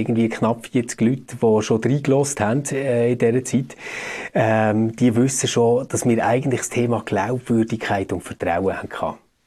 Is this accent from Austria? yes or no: no; Switzerland; wie das bei uns in der Schweiz ist mit dem Bankgeheimnis